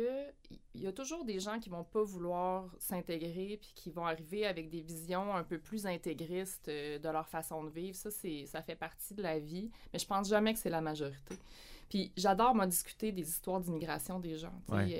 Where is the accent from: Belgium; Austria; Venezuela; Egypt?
Egypt; Donc, on est des Italiens, mais ça faisait plusieurs générations que ma famille vivait en Égypte. Il y a une communauté italienne en Égypte.